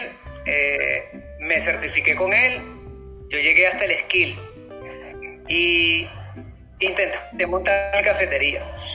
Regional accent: Caracas, Capital District, Venezuela; Bueno, fíjate, yo soy de Caracas.

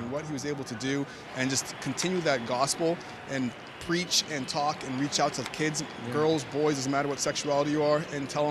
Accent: Toronto, Ontario, Canada; When I started growing up in Toronto here, I wasn't that aware of it because it was pre-internet days.

